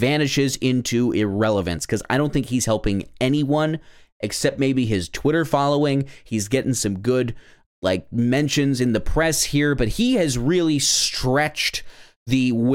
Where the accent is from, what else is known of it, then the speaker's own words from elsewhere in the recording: Georgia, United States; I have heard zero stories of anything like this happening in my home state of Georgia